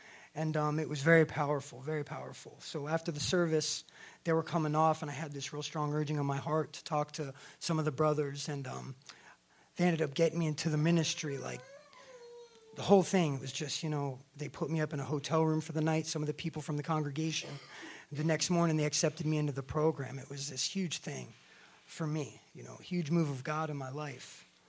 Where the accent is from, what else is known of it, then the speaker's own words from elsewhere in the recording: Hudson, Florida, United States; I'm 41 years old. I've been in the ministry for just over 3 months. I'm from Hudson, Florida, Port Richey, Florida